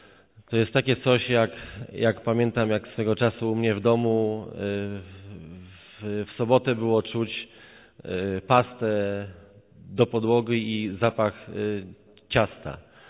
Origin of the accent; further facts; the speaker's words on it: Jelenia Góra, Lower Silesian Voivodeship, Poland; Ogólnie pochodzę z Jeleniej Góry.